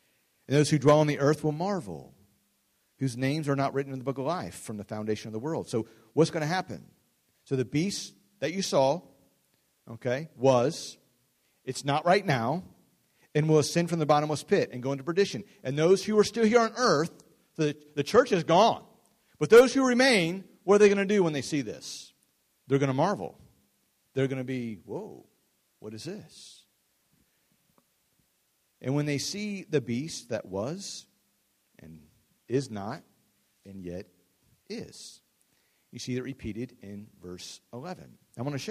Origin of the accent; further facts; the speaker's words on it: Ohio, United States; I grew up near Cincinnati, very highly Roman Catholic